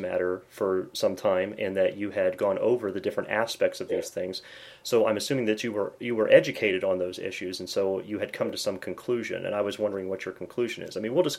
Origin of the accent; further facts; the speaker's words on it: Indiana, United States; you grew up in Pennsylvania, I grew up in Indiana